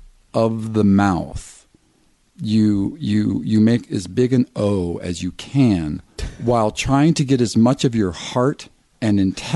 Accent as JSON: {"language": "English", "region": "Florida", "country": "United States", "tie": "born or raised there", "said": "it's like they brought a little bit of Florida, my home state"}